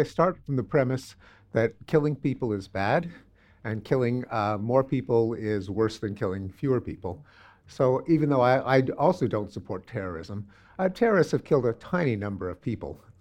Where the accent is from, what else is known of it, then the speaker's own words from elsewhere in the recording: Canada; I'm Canadian.